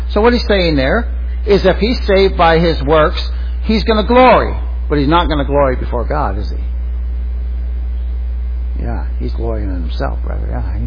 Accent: Canada; There's no salvation because I'm Canadian.

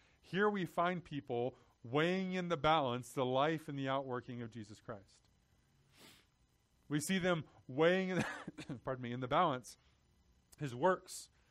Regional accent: Texas, United States; But that's because I'm from Texas.

